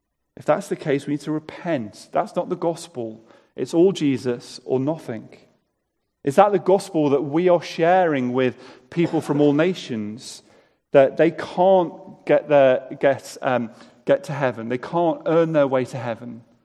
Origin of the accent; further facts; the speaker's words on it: North West England, United Kingdom; Where I come from Merseyside, you can either support Liverpool or Manchester United.